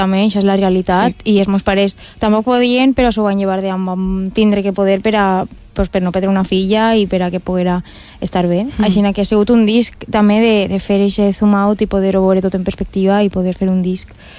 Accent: Oliva, Valencian Community, Spain; I després en Oliva, que és el meu poble, allí no n'hi ha una tradició folclòrica a nivell cantat arraigada.

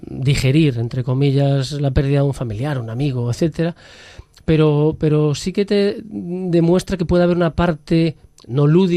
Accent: Galicia, Spain; Ya no te hablo yo como gallego, ¿no? Que aquí en Galicia con esa tradición que tenemos

